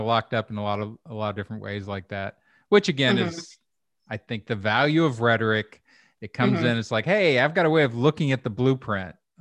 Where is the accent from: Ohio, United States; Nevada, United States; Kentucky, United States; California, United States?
Kentucky, United States; Louisville; You know, I came from Louisville and it's named after a French king, but it's incredibly German and it has a lot of Irish.